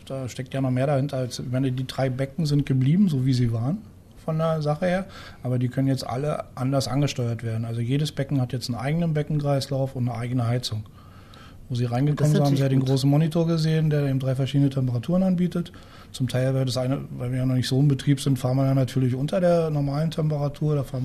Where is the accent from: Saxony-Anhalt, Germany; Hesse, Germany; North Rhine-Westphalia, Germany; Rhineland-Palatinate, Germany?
Saxony-Anhalt, Germany; Wittenberg; now in Berlin, Germany; Lutherstadt Wittenberg eigentlich.